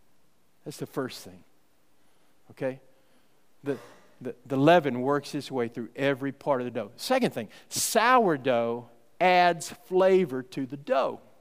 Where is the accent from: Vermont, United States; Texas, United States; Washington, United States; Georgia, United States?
Texas, United States; Fort Worth; When I was growing up in Fort Worth, there was a Mrs. Baird's Bakery just on our way downtown there.